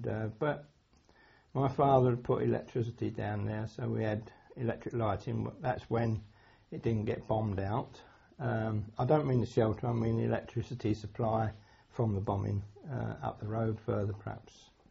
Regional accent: Edmonton, London, United Kingdom; I was born in Edmonton, North London.

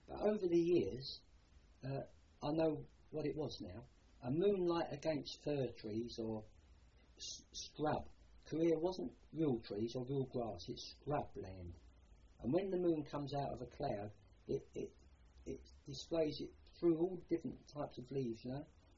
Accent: London, United Kingdom; accent: Cockney; city gents and businesses, and you couldn't really talk to them on the same level, especially with my Cockney accent.

